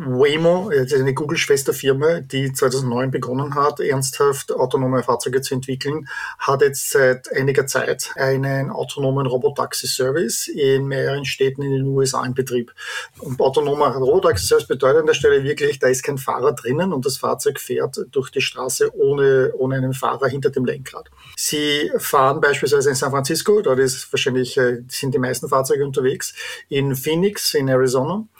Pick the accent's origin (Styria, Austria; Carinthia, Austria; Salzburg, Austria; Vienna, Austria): Vienna, Austria; moved away as an adult; also born or lived in Walldorf; ich komme ursprünglich aus Wien, bin dort aufgewachsen, habe dort studiert, bin dann 1998 zur SAP nach Walldorf gezogen, bei Heidelberg.